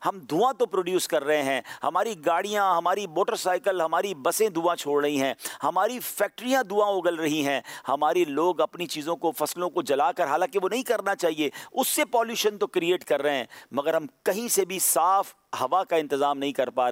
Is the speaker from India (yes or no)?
no; Karachi, Sindh, Pakistan; ہمارا شہر کراچی بھی